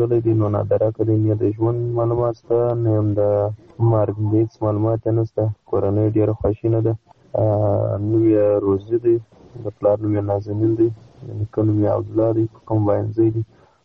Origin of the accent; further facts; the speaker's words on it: Badghis, Afghanistan; زه د بادغیس ولایت یم، د غادس ولسوالۍ د سر فکر یم.